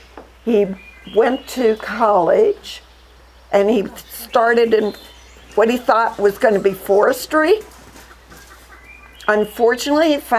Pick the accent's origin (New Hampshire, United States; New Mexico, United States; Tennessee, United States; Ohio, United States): Ohio, United States; Marion; About John and I grew up in Marion, Ohio, which is an hour or so north of Columbus.